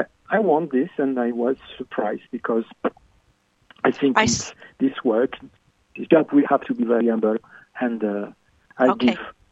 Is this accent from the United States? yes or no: no; Besançon, Bourgogne-Franche-Comté, France; also born or lived in Burgundy; I was born in France, in Burgundy, and I grew up in Besançon. It's a beautiful town in France where Victor Hugo, the Miserable, and so many other celebrities were born.